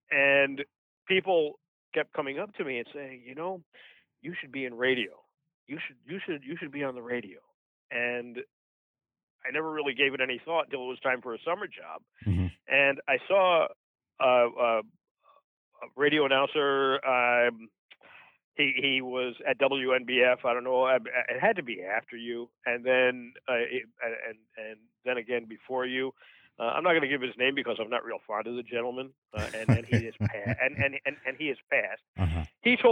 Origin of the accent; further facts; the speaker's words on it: Brooklyn, New York, United States; And there were some words that he spoke that you could tell had an accent to it. But by and large, my accent disappeared pretty quickly.